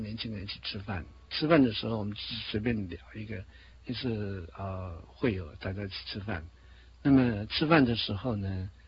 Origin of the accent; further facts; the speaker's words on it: Taoyuan, Taiwan; 但我还是千里迢迢从台北把他带到桃园去看我的老家这样的